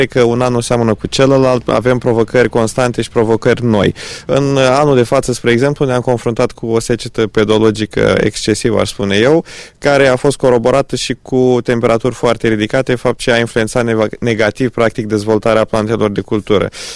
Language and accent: Romanian; Brăila, Brăila County, Romania; am 27 de ani, sunt din Brăila